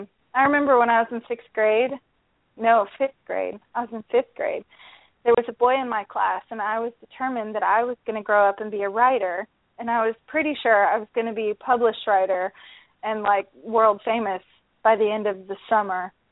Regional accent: Florida, United States; so there were a lot of sort of down-home places that I lived in that were off the St. John's River. I grew up in Central Florida.

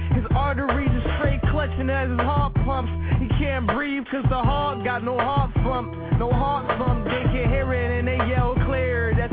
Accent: Philadelphia, Pennsylvania, United States; Yo, you don't understand, like, growing up in Philly is one of the worst things, but I'm proud though. I'm a Philasian, that's what they call us, right?

